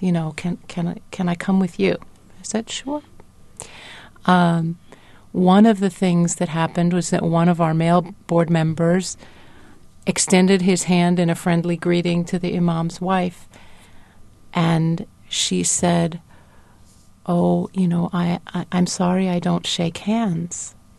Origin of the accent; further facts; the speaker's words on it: United States; it definitely put a different face on my watching this as an American